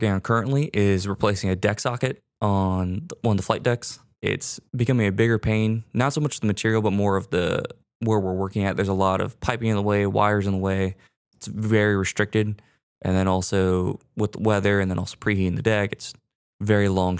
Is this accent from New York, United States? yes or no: no; Rancho Cucamonga, California, United States; I'm from Ranch Cucamonga, California.